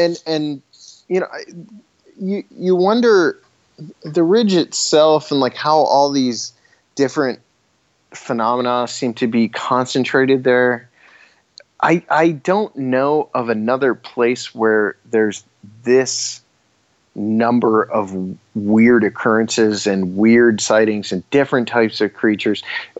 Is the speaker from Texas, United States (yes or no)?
no; Bolivar, Ohio, United States; about a mile from where I grew up in Bolivar, Ohio.